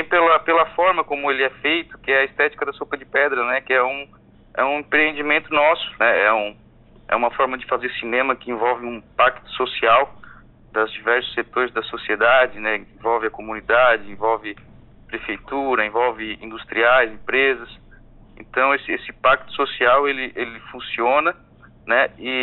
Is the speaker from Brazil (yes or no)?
yes; Urussanga, Santa Catarina, Brazil; aqui em Uruçanga também, minha terra, né